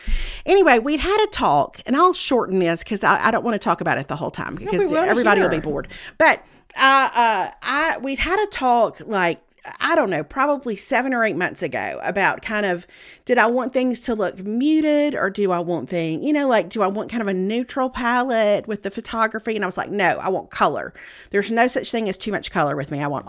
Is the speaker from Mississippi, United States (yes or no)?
yes; Meridian, Mississippi, United States; And so I'd gone to Meridian, to my hometown, a couple of months ago.